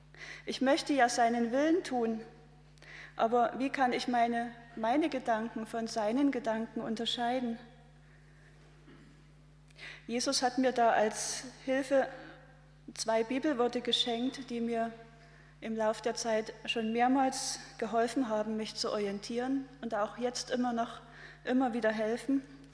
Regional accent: East Germany, Germany; Ich bin in der DDR aufgewachsen

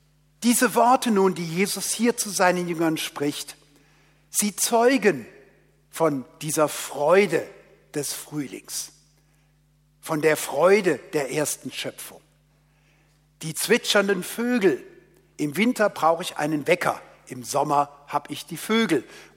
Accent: Rhineland, Germany; Wir als Rheinländer, wir geben das Geld aus, das wir nicht haben

